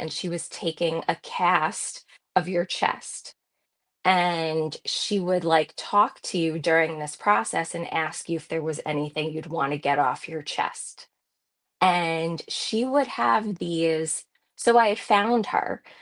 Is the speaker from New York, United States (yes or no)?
yes; New York, United States; I am from New York, so I'm all the way on the other coast